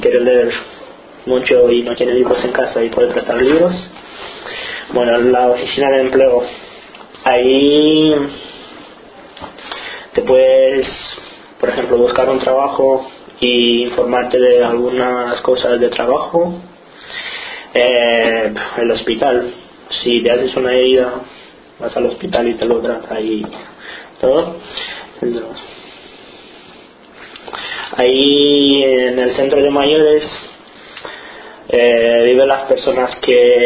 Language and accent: Spanish; Romania; now in Sevilla, Spain; Vengo de Rumanía, tengo 17 años, soy deportista. Bueno, luchador profesional. Estoy estudiando cuarto de la ESO y bueno, vivo aquí en Sevilla solo.